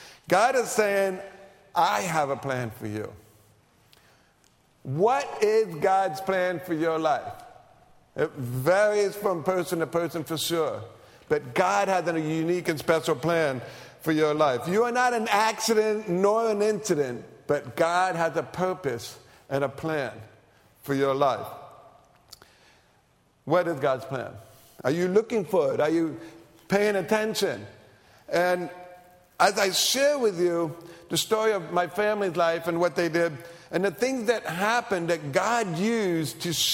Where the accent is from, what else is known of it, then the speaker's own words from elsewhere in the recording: North Carolina, United States; We're from North Carolina, and I'll get to that in a little bit, too.